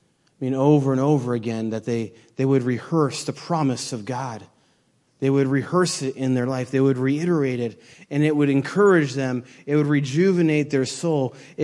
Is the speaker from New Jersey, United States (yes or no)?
no; Maine, United States; You know, I'm from New England. I'm from Maine. We don't talk in Maine.